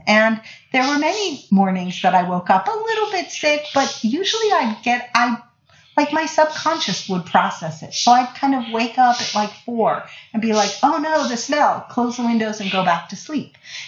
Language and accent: English; Pittsburgh, Pennsylvania, United States; I don't regret coming back because I love Pittsburgh and I love my hometown.